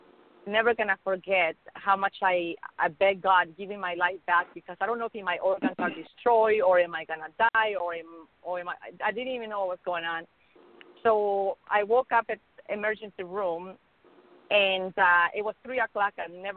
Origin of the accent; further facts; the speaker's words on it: Mexico; English is a second language; also born or lived in Chicago, United States; now in Los Angeles, United States; I studied 10 years in Mexico. This is why I have my accent, but I was born in Chicago, and I went to school in Mexico, so I'm bilingual.